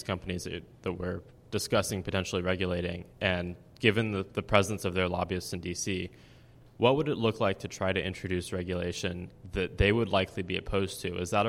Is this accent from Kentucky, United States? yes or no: no; Arizona, United States; from Arizona.